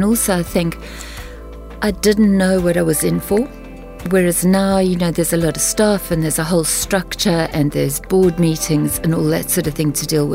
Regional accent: South Africa; moved away as an adult; now in England; I come from South Africa, born and bred, love it, love the bush, I'm a farm girl really. I was married, so I came to England, he was English.

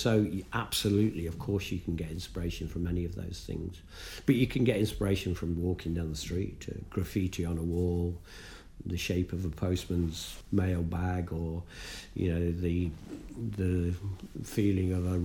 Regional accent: London, United Kingdom; So in 1982, I was on a train going to Nottingham from London, my hometown, and I was with an American friend

